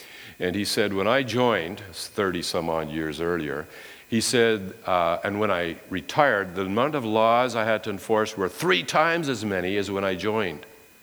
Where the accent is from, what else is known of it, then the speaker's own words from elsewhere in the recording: Manitoba, Canada; this is what society was like back in late 1960s, 1970s, where I grew up in Manitoba.